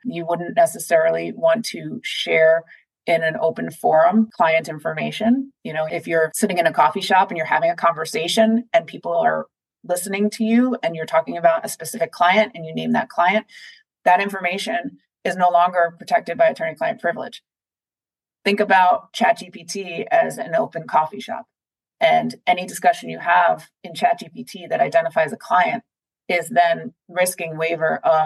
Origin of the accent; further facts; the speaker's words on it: Long Island, New York, United States; accent: Long Island; Well, I mean, for the Knicks fans, as again, I grew up in Long Island going to the Garden. So go New York, go. And yes, you did hear my Long Island accent.